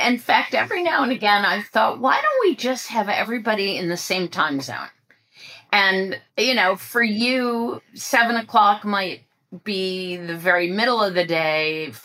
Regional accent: Ohio, United States; also born or lived in West Coast; now in New York, United States; For a very long time, I lived on the West Coast, and my parents, I grew up in Ohio, which is on the Eastern time zone.

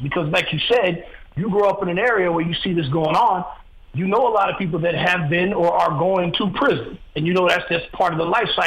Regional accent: Miami, Florida, United States; And, you know, I started running the streets, and I grew up in Miami.

